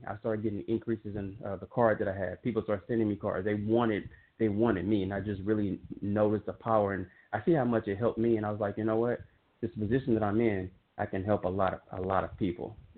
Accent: Dallas, Texas, United States; I'm from Dallas, Texas, born and raised.

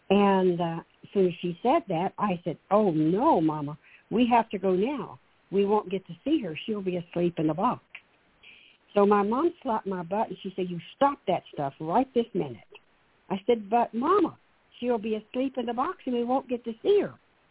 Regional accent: the South, United States; I grew up in the South, and you didn't call adults by first names.

